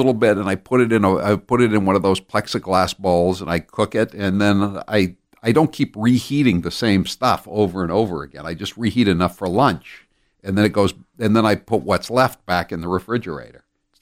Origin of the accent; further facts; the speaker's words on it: Maine, United States; That's because I'm from Seacoast, Maine.